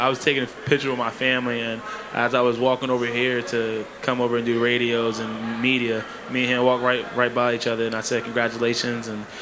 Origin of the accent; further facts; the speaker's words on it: Bronx, New York, United States; born there; now in Lehigh Valley, United States; I was born in Bronx. I was born in New York. I live right in Lehigh Valley.